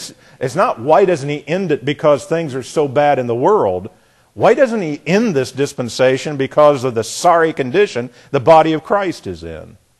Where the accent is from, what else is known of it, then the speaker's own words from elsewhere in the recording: Indiana, United States; In fact, I'm from Indiana, and the big newspaper in Indiana was the Indianapolis Star.